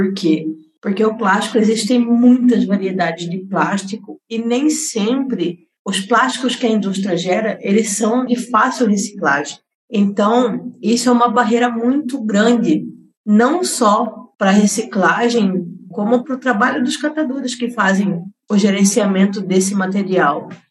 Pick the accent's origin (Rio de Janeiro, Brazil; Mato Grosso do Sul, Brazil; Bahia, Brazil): Mato Grosso do Sul, Brazil; now in São Paulo, Brazil; Eu vim do Mato Grosso do Sul e eu sou designer gráfico, então, assim, eu vim para São Paulo sem conhecer nada, sem conhecer ninguém.